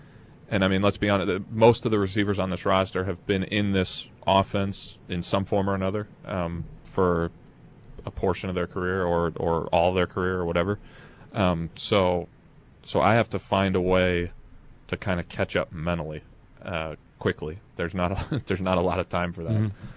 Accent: Columbus, Ohio, United States; Now, that said, where did I come from? I came from Columbus, Ohio. I've maintained a place there since I left Ohio State.

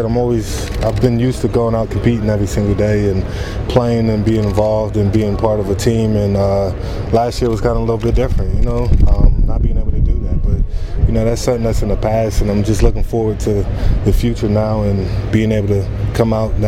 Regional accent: New York, United States; I'm originally from New York, so I'm an East Coast guy, so it feels good to be back on the East Coast.

